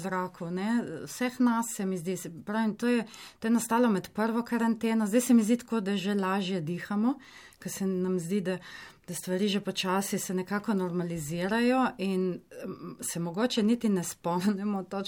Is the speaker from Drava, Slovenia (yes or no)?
no; Sveti Anton, Coastal–Karst, Slovenia; Jaz sem pa iz Svetega Antona.